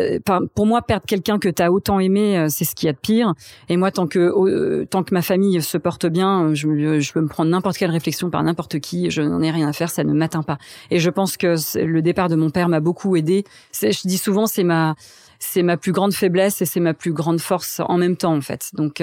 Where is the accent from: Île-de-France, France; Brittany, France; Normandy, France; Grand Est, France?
Grand Est, France; Reims; Donc j'ai grandi à Reims. On habitait dans un petit village dans la montagne de Reims qui s'appelait Chigny-les-Roses.